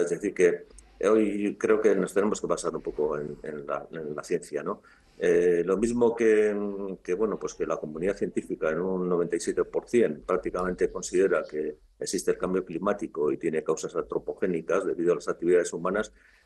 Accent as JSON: {"language": "Spanish", "town": "Tolosa", "region": "Basque Country", "country": "Spain", "tie": "born there", "said": "no conocí una inundación histórica en 1950, ¿no? Porque nací posteriormente, pero en Tolosa también se destruyó el arbolado de ribera"}